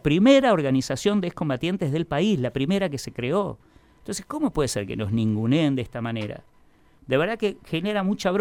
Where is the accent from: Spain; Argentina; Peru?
Argentina; La Plata, Buenos Aires Province; Somos tan platenses como el intendente, ni más ni menos, tan platenses.